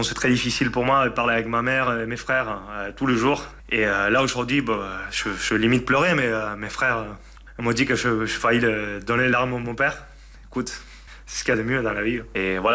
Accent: Argentina; On est une équipe cosmopolite, donc moi je viens de l'Argentine.

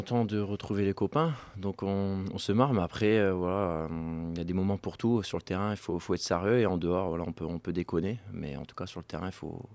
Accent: Lille, Hauts-de-France, France; also born or lived in Stuttgart / Munich; Moi, je suis ch'ti, je viens de Lille. Lille-Paris, c'est pas loin, donc on connaît un peu les températures.

